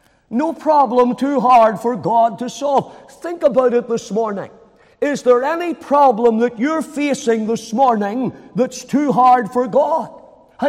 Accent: Banbridge, Northern Ireland, United Kingdom; I remember coming in to our house late on a Saturday night. My dad was the local barber in Banbridge.

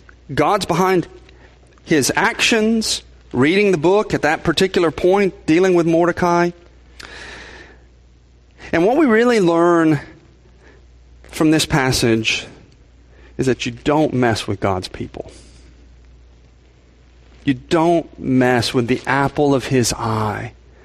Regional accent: Texas, United States; Now, I grew up in South Texas, and how many of you have been to South Texas?

